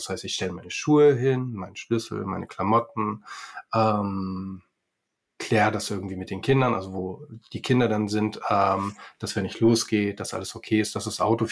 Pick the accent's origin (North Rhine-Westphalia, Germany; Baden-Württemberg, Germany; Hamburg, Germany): Hamburg, Germany; Wir sind Hamburger Jungs. So, moin, ne?